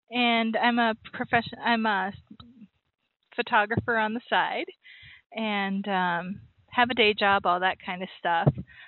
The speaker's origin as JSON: {"language": "English", "region": "Minnesota", "country": "United States", "said": "I'm from Minnesota."}